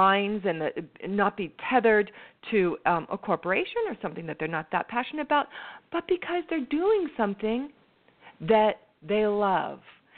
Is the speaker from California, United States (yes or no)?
yes; San Francisco, California, United States; also my hometown where I am today, San Francisco, right here in the heart of my beautiful city.